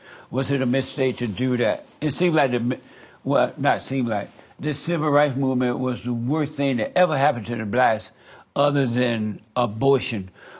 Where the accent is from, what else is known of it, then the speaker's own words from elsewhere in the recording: Alabama, United States; I grew up in Alabama, mm-hmm. under Jim Crow law and all that stuff.